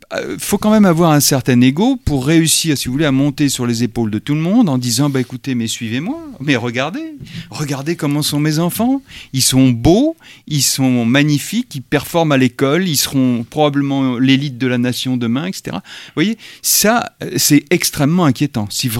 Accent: Normandy, France; je suis normand, hein, pardonnez-moi

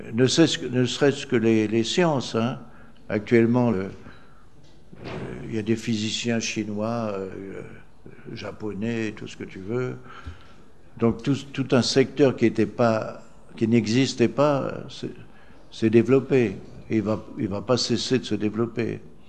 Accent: Papua New Guinea

